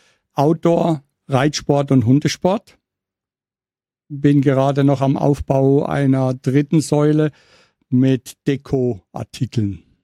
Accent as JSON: {"language": "German", "town": "Colmar", "region": "Grand Est", "country": "France", "tie": "born or raised there", "said": "Das ist so meine alte Heimat und ich habe hier noch ein, zwei Firmen, mit denen ich zusammenarbeite, habe nachher noch einen Termin in Colmar und deshalb bin ich jetzt gerade im Hotel in Colmar."}